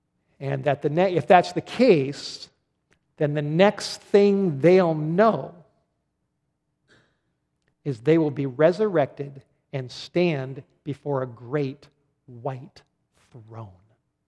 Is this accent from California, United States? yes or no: yes; North Hollywood, California, United States; also born or lived in Studio City; I went to parties when I was a 19-year-old growing up in North Hollywood and Studio City.